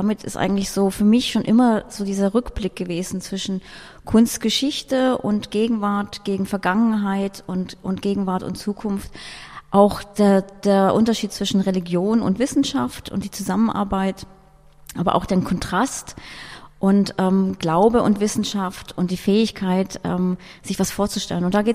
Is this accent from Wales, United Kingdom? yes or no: no; London, United Kingdom; now in Berlin, Germany; Also ich komme ja aus London, habe da über Jahre eben auch studiert und gearbeitet